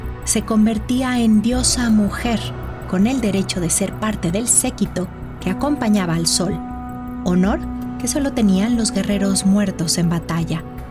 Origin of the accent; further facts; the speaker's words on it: Mexico; la historia que nos había llegado de quiénes somos las mujeres mexicanas desde nuestro pasado primero